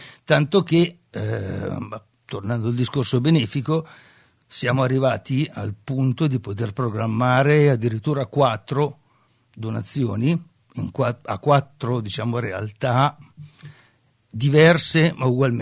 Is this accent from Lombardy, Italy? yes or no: yes; Buscate, Lombardy, Italy; un progetto che parte anche questo dal mio paese di Buscate